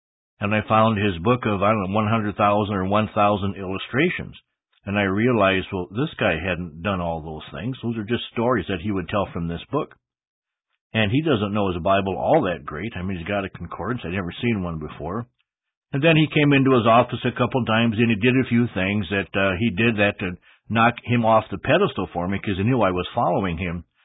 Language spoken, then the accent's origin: English; Huron, South Dakota, United States; born there; From the beginning, I was born in Huron, South Dakota, 1950, and I have many memories back there.